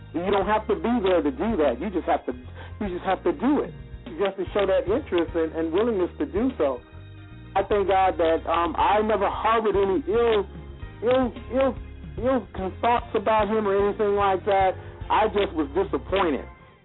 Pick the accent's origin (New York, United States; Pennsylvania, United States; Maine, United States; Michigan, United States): New York, United States; Buffalo; now in Newark, United States; he was back home in my hometown of Buffalo, New York